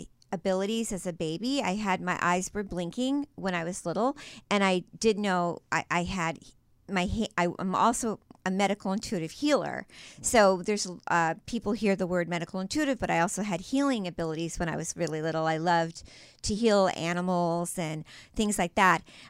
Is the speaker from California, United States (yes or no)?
yes; Lynwood, California, United States; born there; Okay, I was born in Linwood, California.